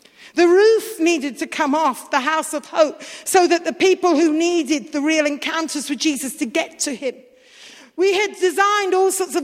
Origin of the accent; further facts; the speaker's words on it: India; I grew up in India.